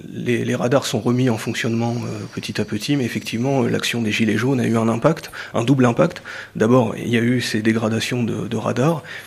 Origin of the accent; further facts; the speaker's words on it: Normandy, France; Je suis originaire de Normandie, j'ai travaillé en Normandie, puis j'ai été muté dans les Hautes-Alpes, où j'étais directeur départemental. Je suis remonté vers le nord-ouest, en Maine-et-Loire, en police judiciaire. Puis en Sarthe